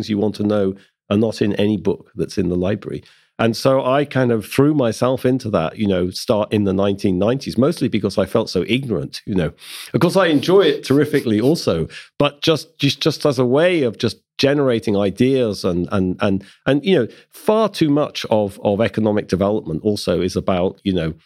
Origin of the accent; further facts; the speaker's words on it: England, United Kingdom; now in United States; So, of course, I'm English. You know, I grew up in the 1970s in England studying English history and society. And so I think I came to the US, you know.